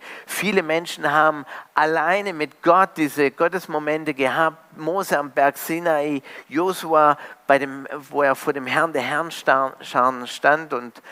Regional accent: Canada; Und ich komme ja ursprünglich aus Kanada rüber.

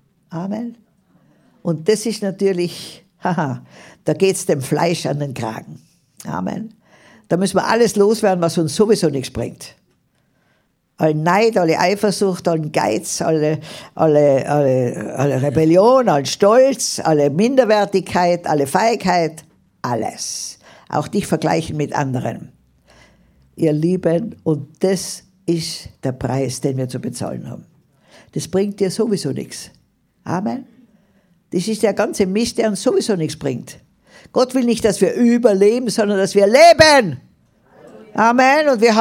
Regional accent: Tyrol, Austria; born there; Ich bin gebürtige Tirolerin, aber mein Herz ist in Afrika.

